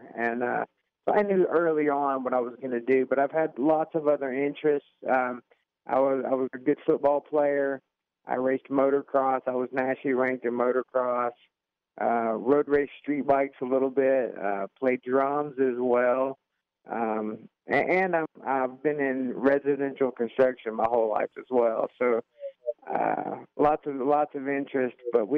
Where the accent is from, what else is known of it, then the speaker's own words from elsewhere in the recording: Atlanta, Georgia, United States; Yeah, so I grew up in Southwest Atlanta, and my dad dreamed of having a son one day